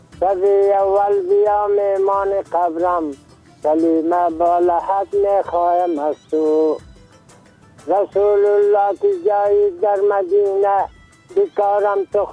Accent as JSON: {"language": "Persian", "region": "Bamyan", "country": "Afghanistan", "said": "قریه ما دست سفید ولسوالی ما کامل ولایت ما بامیان یعنی … در سنجی 83 ساله"}